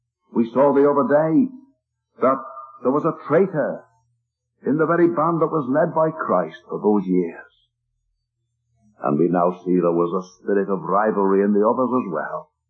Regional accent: Liverpool, North West England, United Kingdom; I know an assembly in my hometown of Liverpool

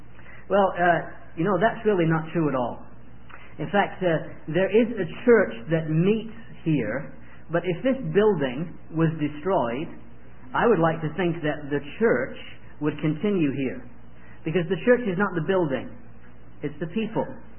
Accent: England, United Kingdom; now in Georgia, United States; that's a tune that's very much associated with my home country, which is England. So even though I live in Georgia, you probably would figure out fairly quick that that's not where I'm from.

